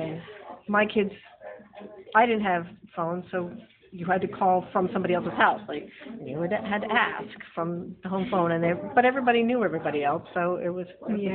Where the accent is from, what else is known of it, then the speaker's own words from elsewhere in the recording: Newark, Delaware, United States; also born or lived in Rochester, United States / Wilmington, United States; I was born in Rochester, New York, but we didn't live there very long after I was born. We moved when I was about 9 months old, and I grew up in Newark and Wilmington, Delaware.